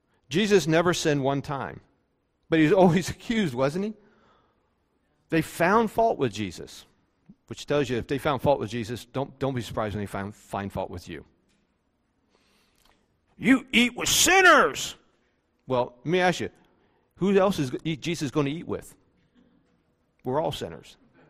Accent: Morgantown, West Virginia, United States; I'm from Morgantown, West Virginia. It's a little hick town, basically, compared to Chicago.

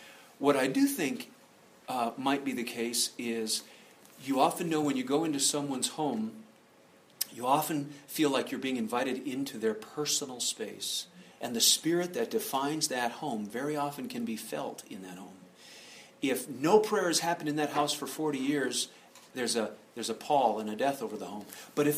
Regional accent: Detroit, Michigan, United States; I'm from Detroit, and there is a competing trinity there.

